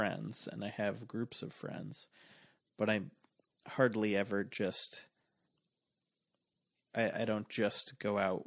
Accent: New York, United States; I grew up on Long Island and my family's there.

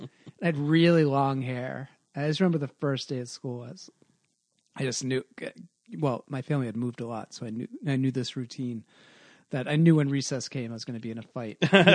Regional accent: Massachusetts, United States; also born or lived in Dorchester; I was born in Dorchester, Massachusetts, which I don't think it was ever a nice place. Maybe, but in, and then my family moved around a lot, like mainly, you know, south of Boston, South Shore, that kind of thing.

